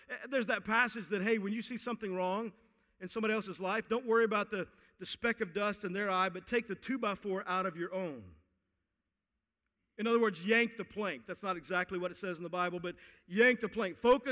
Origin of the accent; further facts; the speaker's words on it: Texas, United States; I'm from Texas, and we don't play.